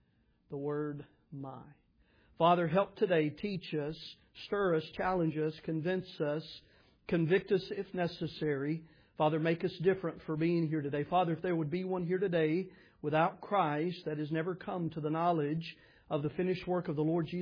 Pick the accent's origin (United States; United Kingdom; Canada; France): United States; Tennessee; I didn't grow up in West Tennessee. I grew up in Middle Tennessee. That was home for me.